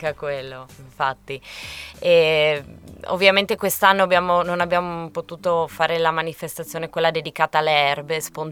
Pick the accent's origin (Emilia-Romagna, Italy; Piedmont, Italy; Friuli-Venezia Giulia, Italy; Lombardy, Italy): Friuli-Venezia Giulia, Italy; ed è bello rivedere un po' di vita in quella che è ovviamente il mio comune, il mio paese, ma anche la Carnia in genere.